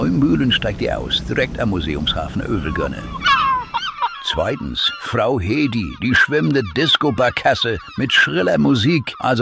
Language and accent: German; Hamburg, Germany; gibt's dann was über Hamburg-St. Pauli. Ich fange erstmal mit meiner Heimat an.